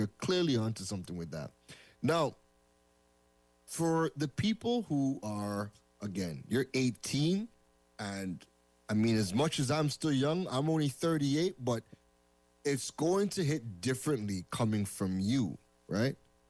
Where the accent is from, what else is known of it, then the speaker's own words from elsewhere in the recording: Canada; also born or lived in Trinidad; yes, I'm born in Trinidad, but I grew up in Canada, right?